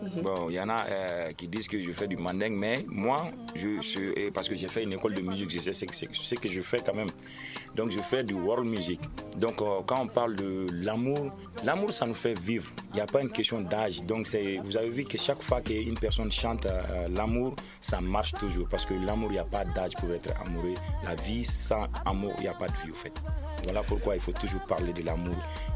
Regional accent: Kayes, Mali; Je suis Kassonké, je viens de la première région qui est Kaï. Donc, je suis natif de Kaï. Voilà, j'ai fait l'INA. Et puis, je viens d'une grande famille de griots, de musiciens.

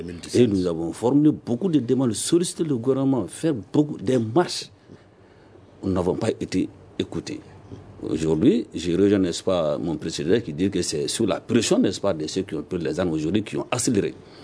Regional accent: Mali; je suis un Malien

